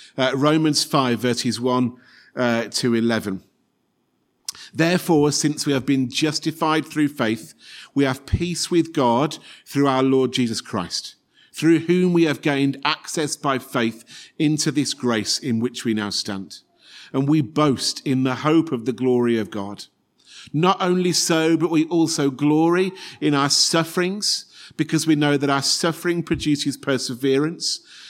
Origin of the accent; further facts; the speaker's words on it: Kettering, East Midlands, United Kingdom; also born or lived in Salford; I was born in Salford, Greater Manchester. We moved when I was about two down to Kettering in Northampton where we lived.